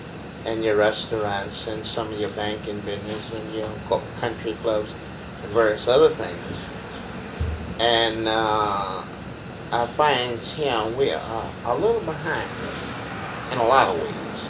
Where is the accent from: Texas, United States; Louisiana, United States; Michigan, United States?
Louisiana, United States; New Orleans; born there; I was born in New Orleans.